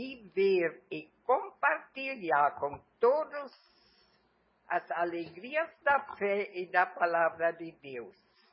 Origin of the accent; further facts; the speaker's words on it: North Rhine-Westphalia, Germany; now in Brazil; Saí da Vestfália, da terra dos carvalhos milênios, para estar na terra das palmeiras